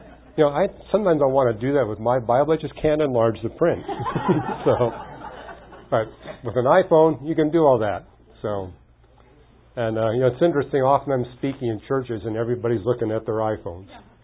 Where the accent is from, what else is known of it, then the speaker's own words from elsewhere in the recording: British Columbia, Canada; where I grew up in British Columbia, we call it a mist if the drops of rain were less than 3/16 of an inch in diameter.